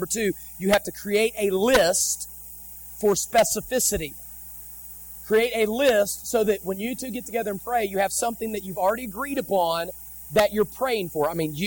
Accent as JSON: {"language": "English", "region": "West Virginia", "country": "United States", "tie": "born or raised there", "said": "When I was growing up in West Virginia, we used to go coon hunting all the time."}